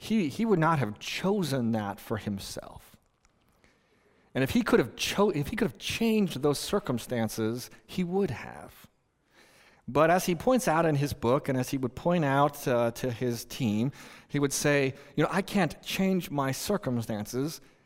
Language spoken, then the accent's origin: English; Merced, California, United States; Mark Speckman is a legend in the town that I grew up in Merced, California.